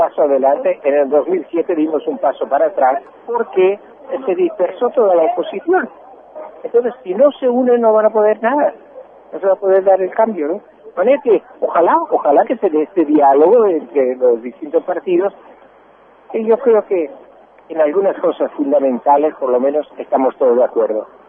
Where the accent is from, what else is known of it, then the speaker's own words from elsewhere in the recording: Argentina; antes que ser justicialista, antes que ser radical, antes que ser socialista, somos argentinos, ¿no?